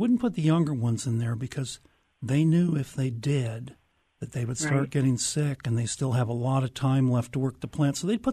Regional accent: Des Moines, Iowa, United States; I grew up in Des Moines, and I've always been someone who read the obituaries.

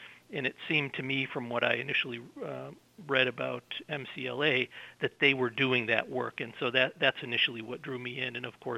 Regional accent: Lee, Massachusetts, United States; I grew up in Lee. My father worked in Pittsfield, and so I know kind of that Lee-Pittsfield connection pretty well.

